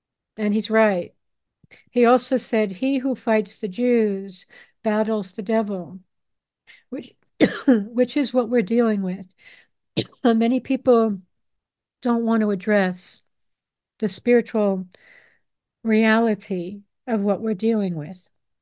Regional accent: New York, United States; I grew up on Long Island. Everybody was having nose jobs

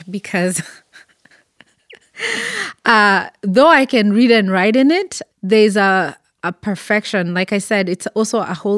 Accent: Kenya; first language Kikuyu; English is a second language; So that's my mother tongue. So mm-hmm. it's also the language of my tribe.

